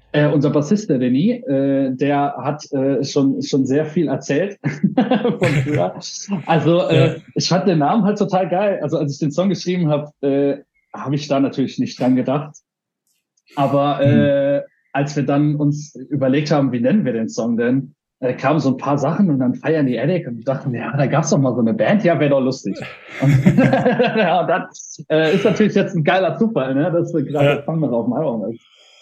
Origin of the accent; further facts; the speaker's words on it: Saarland, Germany; Wir sagen aus dem Saarland. Sagen die, ja, wo aus dem Saarland? Ja, in der Nähe von Saarbrücken.